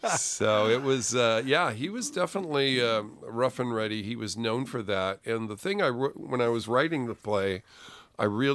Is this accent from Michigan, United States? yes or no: no; Chicago, Illinois, United States; one of the earliest films I remember watching when growing up in Chicago